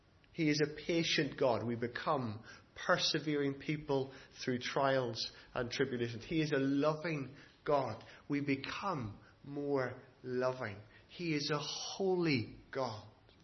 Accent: Ireland; And I'm Irish.

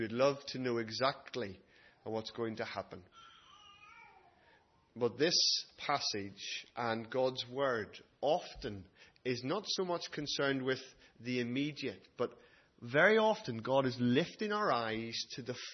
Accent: United Kingdom; because we're British and like to complain

